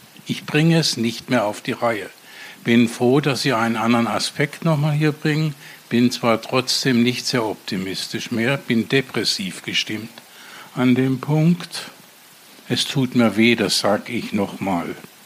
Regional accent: West Germany, Germany; aber als Westdeutscher

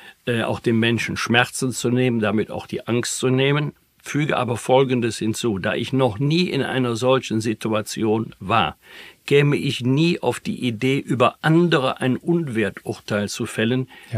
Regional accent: Bergisch Gladbach, North Rhine-Westphalia, Germany; in meiner Heimatstadt Bergisch Gladbach

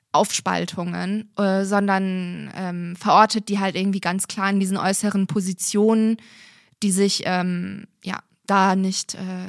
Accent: Turkey; ihr verwechselt mich mit einer Kurdin. Weil ich bin Türkin

